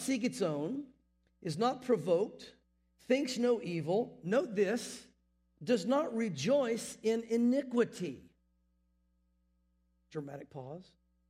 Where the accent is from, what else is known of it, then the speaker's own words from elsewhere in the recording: the South, United States; growing up in the South, I've seen rude and obnoxious.